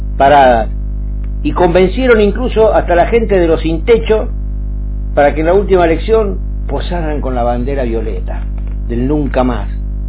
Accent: Clorinda, Formosa, Argentina; born there; mi padre de la gendarmería, yo nací en Clorinda, cuando la revolución lo mandan a Las Lajas, un pueblito cercano a la frontera con Chile, y después de ahí pasé por una escuela salesiana

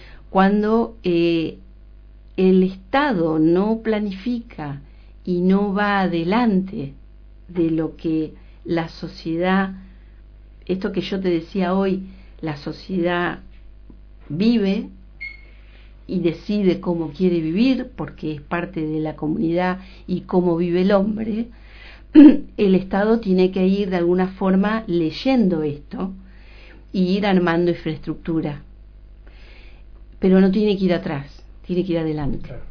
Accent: Lobos, Buenos Aires Province, Argentina; los profesionales que nacimos y vivimos en Lobos somos parte de esa comunidad

